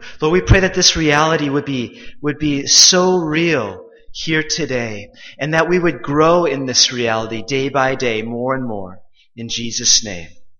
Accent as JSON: {"language": "English", "town": "Minneapolis", "region": "Minnesota", "country": "United States", "tie": "born or raised there", "said": "I grew up in the Minneapolis area, and that means I'm not a Yankees fan, right?"}